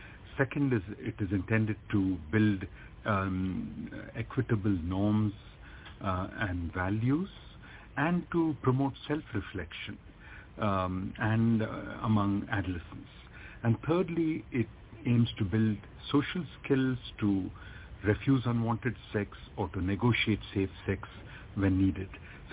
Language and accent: English; Mumbai, Maharashtra, India; I'm 60, and you know, the sexuality education I had when I was a student of 13 in growing up in Bombay in India